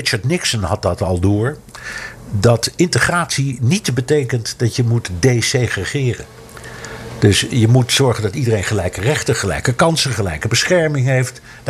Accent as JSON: {"language": "Dutch", "town": "Amsterdam", "region": "North Holland", "country": "Netherlands", "tie": "born or raised there", "said": "Ik ben opgegroeid in Amsterdam, vlakbij de Pijp."}